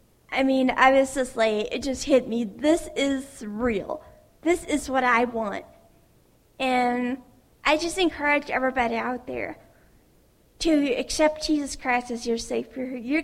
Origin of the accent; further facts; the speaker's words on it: Ohio, United States; I grew up in Holmes County, Ohio, and 8 months ago, I left the Amish.